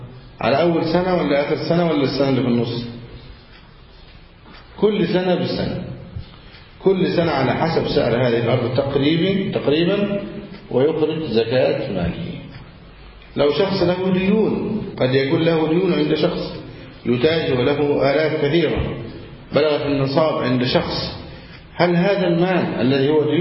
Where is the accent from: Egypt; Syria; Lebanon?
Egypt